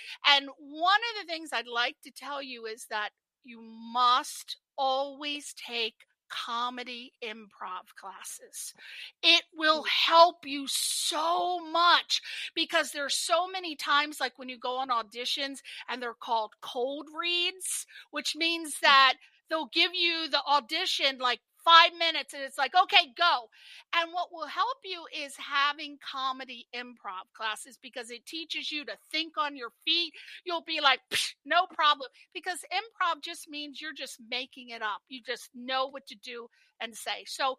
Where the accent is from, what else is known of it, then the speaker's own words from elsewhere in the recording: East Coast, United States; I'm from the East Coast